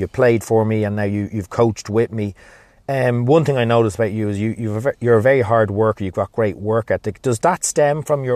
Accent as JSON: {"language": "English", "country": "Ireland", "tie": "born or raised there", "said": "growing up in Ireland, we played on the street every day."}